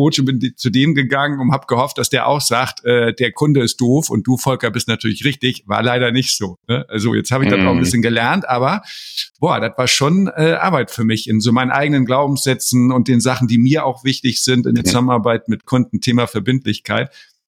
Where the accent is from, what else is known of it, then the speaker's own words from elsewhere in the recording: Hamburg, Germany; so als Hamburger, ne, so verbindlich